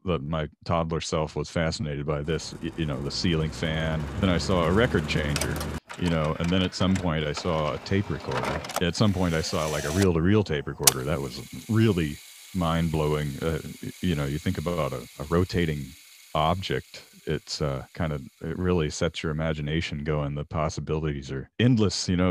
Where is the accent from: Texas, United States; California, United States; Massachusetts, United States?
Texas, United States; Waco; I'm from Waco, Texas, exactly halfway between Dallas and Austin.